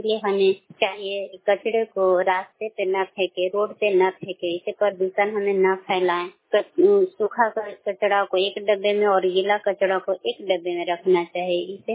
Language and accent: Hindi; Aurangabad, Bihar, India; मैं औरंगाबाद जिला बलिया पंचायत के रहने वाली हूँ।